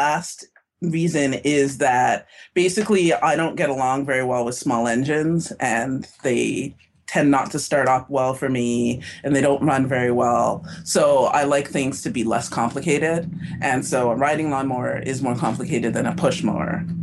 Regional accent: Toronto, Ontario, Canada; I am from Toronto.

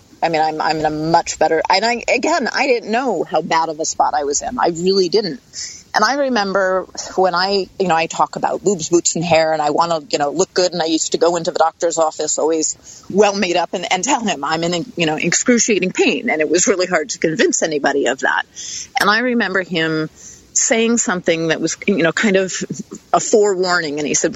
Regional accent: East Coast, United States; I grew up on the East Coast.

